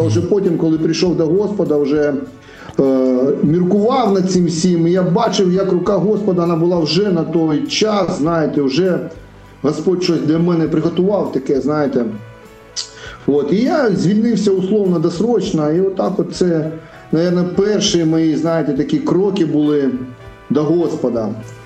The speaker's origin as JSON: {"language": "Ukrainian", "town": "Feodosia", "region": "Crimea", "country": "Ukraine", "tie": "born there", "said": "Я народився в місті Феодосія, це Крим, це зараз тимчасово окупована територія. В мене там залишились батьки, залишилась сестра молодша, на жаль. От. І я 75-го року народження"}